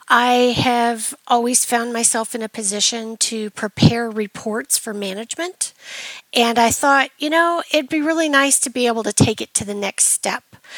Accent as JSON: {"language": "English", "town": "Silicon Valley", "region": "California", "country": "United States", "tie": "born or raised there", "also_born_or_lived": "New York City", "moved": "as an adult", "lives_now": "Nashville, United States", "said": "Well, I am actually from Silicon Valley, so I've always had a respect for technology. Born and raised there, and in my 30s, I moved to New York City, where I lived for a decade"}